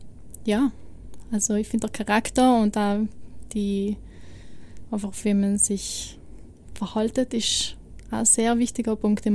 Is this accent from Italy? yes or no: yes; northern Italy, Italy; ich komme aus dem Norden von Italien und wir reden Deutsch zusammen.